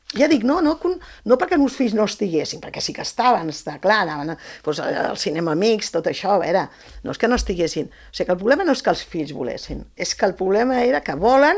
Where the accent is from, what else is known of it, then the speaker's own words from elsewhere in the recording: Catalonia, Spain; also born or lived in Badalona / El Masnou / Canet de Mar; now in Pineda de Mar, Spain; jo sóc molt del Maresme. Jo, en caso, vaig a viure a Badalona, de Badalona al cap d'uns anys.